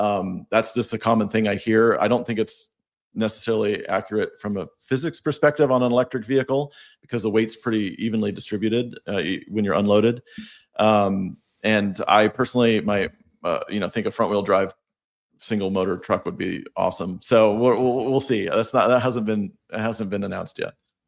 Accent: Washington, United States; I grew up in Washington State as my co-founder, where it's very wet

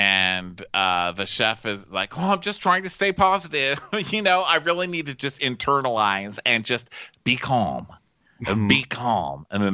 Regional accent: Brighton, South East England, United Kingdom; I come from Brighton. It's a wicked city.

